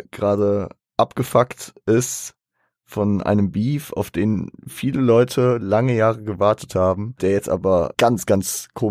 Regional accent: Frankfurt, Hesse, Germany; Das müssen wir ganz selbstkritisch als Frankfurter sagen.

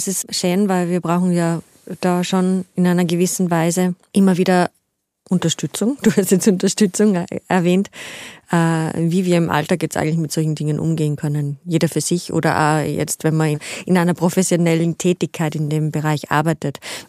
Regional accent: Austria; welche Möglichkeiten wir als Österreicher da haben.

